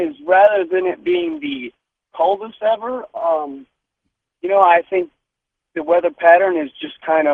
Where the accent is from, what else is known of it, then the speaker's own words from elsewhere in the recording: Minnesota, United States; now in Mississippi, United States; There's been times, see, I grew up in Minnesota, and there's been countless times this year where I look at the weather